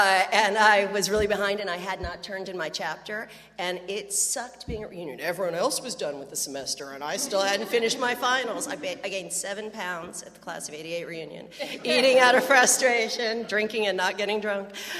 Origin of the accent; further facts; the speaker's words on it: Clackamas, Oregon, United States; I was from Clackamas, Oregon.